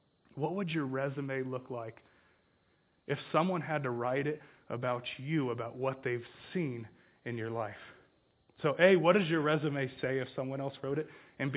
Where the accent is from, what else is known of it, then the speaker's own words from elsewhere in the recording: California, United States; I'm an ag guy. I grew up in the Central Valley where a ton of stuff grows, good things and bad.